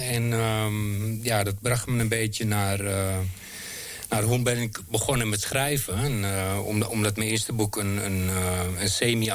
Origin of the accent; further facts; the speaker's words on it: Lelystad, Flevoland, Netherlands; Ik ben schrijver en dichter. En ik kom uit Lelystad.